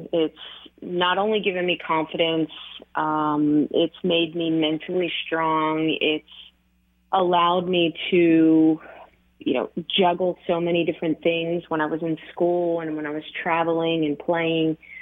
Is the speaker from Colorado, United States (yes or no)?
no; Delran, New Jersey, United States; growing up in Delran was a very small town.